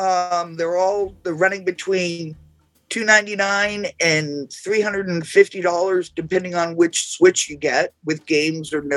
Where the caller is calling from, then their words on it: Woonsocket, Rhode Island, United States; I'm coming from Woonsocket, Rhode Island.